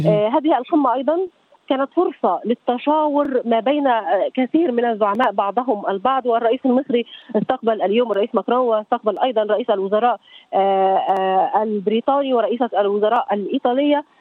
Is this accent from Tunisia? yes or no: no; Egypt; فإحنا كمصريين، نحن كمصريين نعيش اليوم بيوم